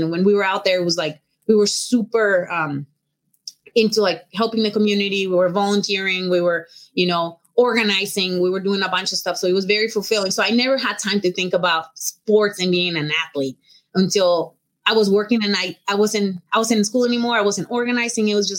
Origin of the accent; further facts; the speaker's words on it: Tijuana, Baja California, Mexico; In Tijuana, yes. Like we didn't have a lot.